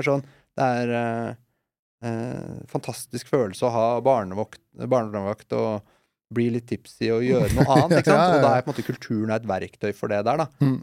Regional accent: Moss, Østfold, Norway; når jeg vokste opp i Moss, så var det var aldri mangel på kultur

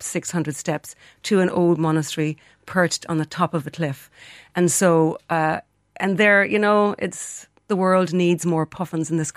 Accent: Wexford, Leinster, Ireland; moved away as an adult; now in Dingle, Ireland; I'm originally from Wexford, but I moved to Dingle about 32 years ago.

